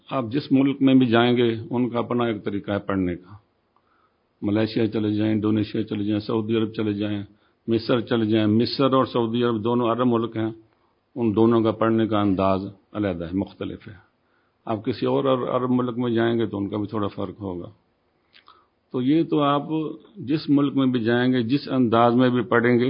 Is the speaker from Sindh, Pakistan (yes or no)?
no; Multan, Punjab, Pakistan; moved away; میں ملتان کا رہنے والا ہوں, وہیں سے ادھر آ کے اب ادھر کا ہی ہو گیا ہوں. پیچھے ہم امرتسر کے ہیں.